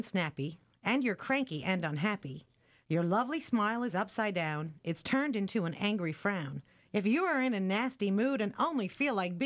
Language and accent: English; Newfoundland and Labrador, Canada; Tickles visits all the places in Newfoundland that have interesting names, they, of course, have to stop in my hometown, and they visit my parents.